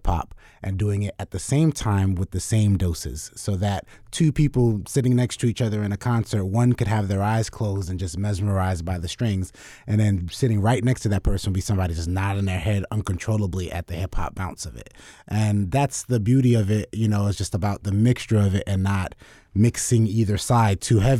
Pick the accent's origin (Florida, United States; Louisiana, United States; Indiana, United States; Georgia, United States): Florida, United States; Fort Lauderdale; Well, you know, we grew up in Fort Lauderdale, so, we lived in the hood and just went to a public performing arts high school